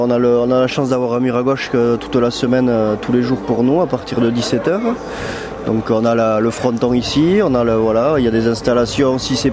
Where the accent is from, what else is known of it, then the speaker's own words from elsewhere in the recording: Basque Country, France; moi je suis basque, on n'a pas grand chose à part on est un peu malin.